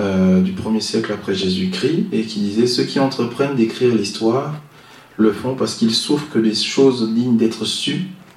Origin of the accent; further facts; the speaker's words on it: Gabon; sur mon pays, le Gabon, parce que je suis gabonais.